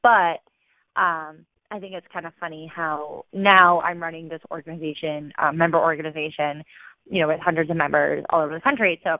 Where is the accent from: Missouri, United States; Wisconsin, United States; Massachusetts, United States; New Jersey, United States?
Wisconsin, United States; So I grew up in Wisconsin, in a small town about 45 minutes north of Milwaukee.